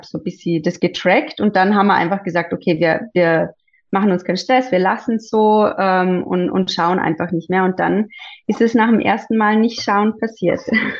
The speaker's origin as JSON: {"language": "German", "region": "Vorarlberg", "country": "Austria", "lives_now": "Vienna, Austria", "said": "Ich wohne derzeit in Wien, bin eigentlich aus Vorarlberg. Ich bin 35"}